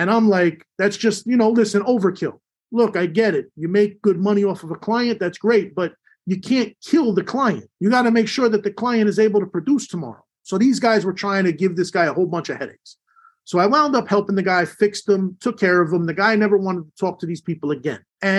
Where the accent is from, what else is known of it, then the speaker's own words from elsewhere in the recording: New Jersey, United States; yeah, I grew up in New Jersey, you know, single mother, me and my brother.